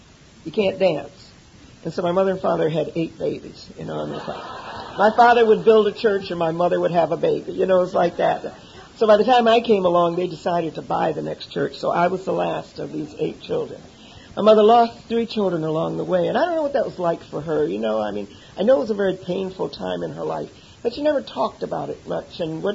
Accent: Detroit, Michigan, United States; also born or lived in Flint; I grew up in a parsonage. I was born in Flint, Michigan, and we moved to Detroit when I was a year old

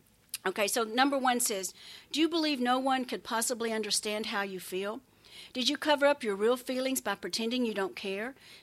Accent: Texas, United States; I'm an only child. I grew up in West Texas. I graduated from high school in 1964.

